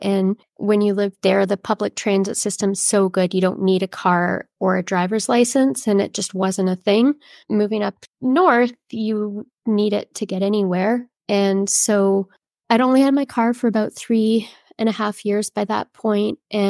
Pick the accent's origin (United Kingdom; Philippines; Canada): Philippines; I grew up in the Philippines as a missionary kid.